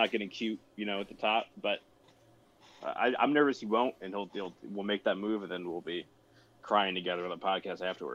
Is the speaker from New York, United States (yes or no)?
yes; New York, United States; also born or lived in New England; Well, okay. Sorry, I shouldn't say. I grew up in upstate New York. I lived in New England for a long time. Now I'm down here.